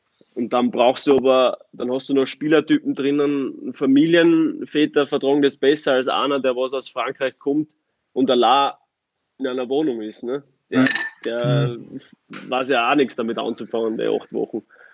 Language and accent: German; Styria, Austria; now in Bielefeld, Germany; Es ist vergleichbar mit Graz in meiner Heimat.